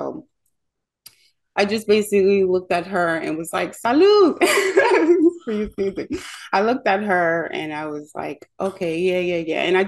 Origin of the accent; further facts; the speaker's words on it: Bronx, New York, United States; I'm originally from Bronx, New York.